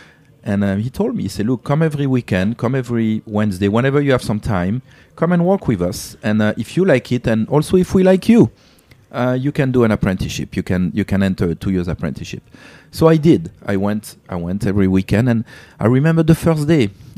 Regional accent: Bandol, Provence-Alpes-Côte d'Azur, France; I grew up in the south of France in a small city called Bandol, small town. 7,000 people

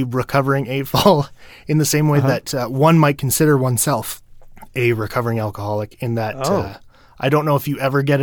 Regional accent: Ottawa, Ontario, Canada; I was living with a roommate in an apartment in my hometown of Ottawa, Ontario, which is also where I went to university and where Ryan and I met.

